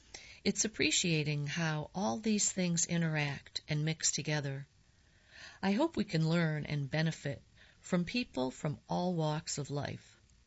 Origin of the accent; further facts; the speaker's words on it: Raleigh, North Carolina, United States; I'm a product of Wake County public school system. I grew up in Southeast Raleigh, so there are a lot of allegiances to this area.